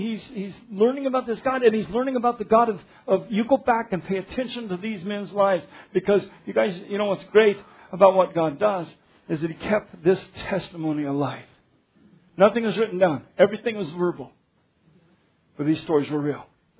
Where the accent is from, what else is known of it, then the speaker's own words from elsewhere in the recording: Denver, Colorado, United States; I grew up in Denver. You can't fault me from not knowing what the hams look like on a real pig.